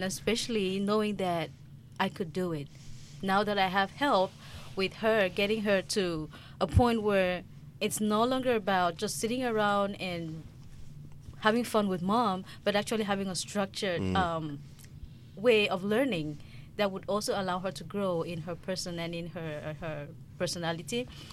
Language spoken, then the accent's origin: English; Cameroon; English is a second language; Oh, Cameroon.